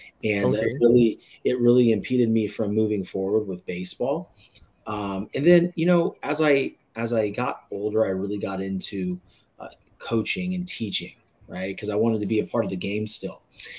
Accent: Concord, California, United States; So I grew up in California, the west, you know, the west coast of the United States, in a little town called Concord, California. It's in the East Bay

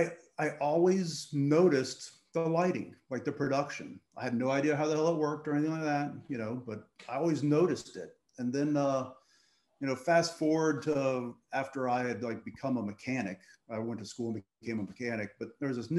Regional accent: Jacksonville, Florida, United States; Well, growing up in Jacksonville, we had every 80s act that rolled through there.

